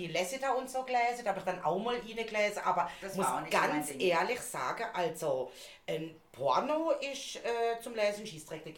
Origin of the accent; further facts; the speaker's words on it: Germany; Was heißt neu? Bei uns in Deutschland.